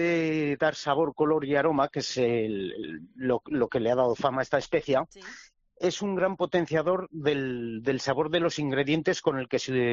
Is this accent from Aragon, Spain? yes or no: yes; Monreal del Campo, Aragon, Spain; Sí, allí vamos a estar. Somos de Monreal